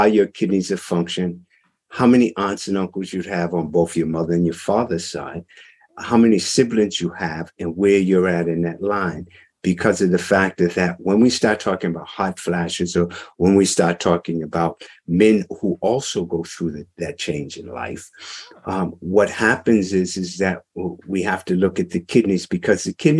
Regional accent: Massachusetts, United States; You know, and see, I grew up in Massachusetts. And so there was one big health food store.

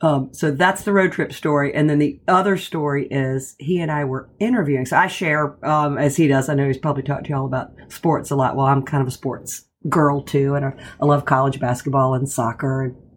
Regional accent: Roanoke, Virginia, United States; And I'm from Virginia. I'm from Roanoke, Virginia.

